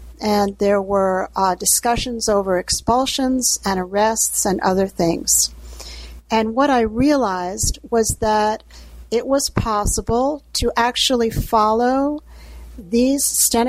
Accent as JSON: {"language": "English", "town": "New York City", "region": "New York", "country": "United States", "tie": "born there", "said": "Well, I'm 57 years old, and I was born in New York City."}